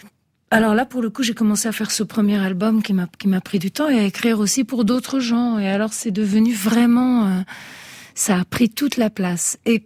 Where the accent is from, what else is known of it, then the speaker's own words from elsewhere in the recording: Italy; born there; Moi, je suis née en Italie, mais j'ai beaucoup été élevée par ma grand-mère, qui était française. Donc déjà, j'ai eu la langue française comme dans mon cœur et dans mon oreille, vraiment d'enfant tout petit.